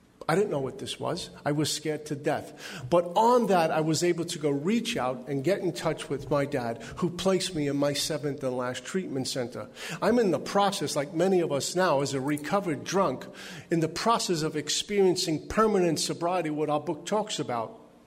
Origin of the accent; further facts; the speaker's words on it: Brooklyn, New York, United States; I grew up in Brooklyn, New York. Like, you don't know by the way I speak, right?